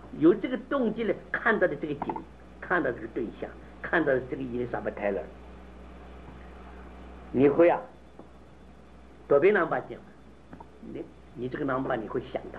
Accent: China; 我们中国人的这个女子无才便是德就完蛋了

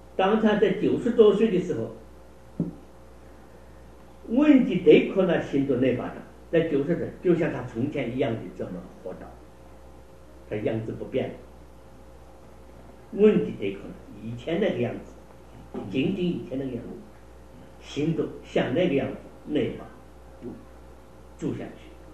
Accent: China; 我们中国人是讲十二时辰，一个时辰是两个钟头

